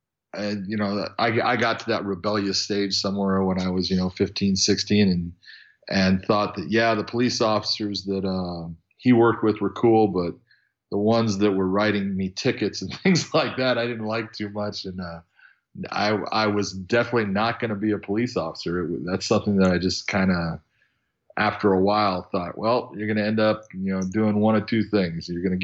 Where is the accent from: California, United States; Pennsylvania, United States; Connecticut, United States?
California, United States; Los Angeles; I was born basically in Los Angeles, California. I was born and raised there.